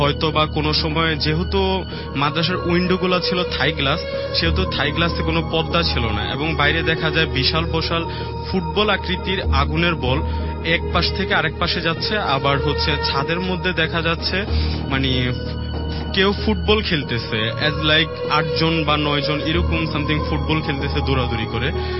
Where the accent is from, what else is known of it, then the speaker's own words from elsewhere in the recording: Comilla, Chittagong Division, Bangladesh; আমি ঘটনাটা হচ্ছে আমার গ্রামের বাড়ি কুমিল্লায়